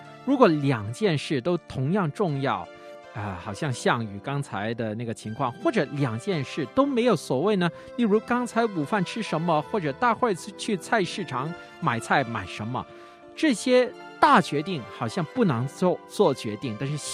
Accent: China; 我们中国人呢，就是喜欢说呢，要抛砖引玉

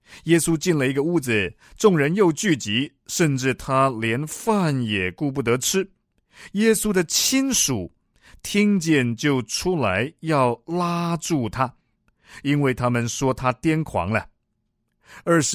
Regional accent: China; 我们中国人都希望衣锦还哪里呢？衣锦还乡。

